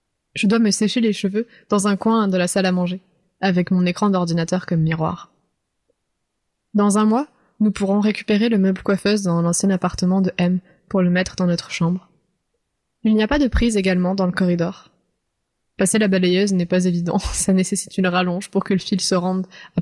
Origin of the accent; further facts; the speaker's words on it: Pertuis, Provence-Alpes-Côte d'Azur, France; born there; je suis née à Pertuis, j'ai 23 ans et j'ai vécu dans 7 chambres.